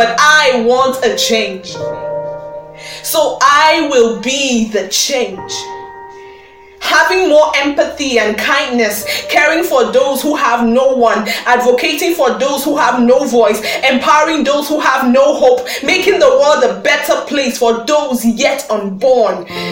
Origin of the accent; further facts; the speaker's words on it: Jos, Plateau, Nigeria; I come from Jos, a beautiful little city in the heart of Nigeria. Dotted with mountains, hills, and plateaus